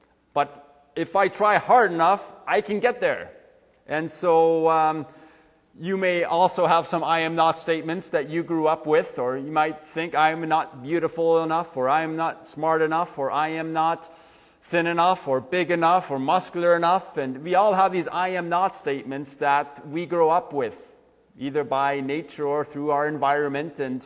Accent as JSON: {"language": "English", "country": "Switzerland", "tie": "born or raised there", "said": "I grew up in Switzerland. That's where I was born."}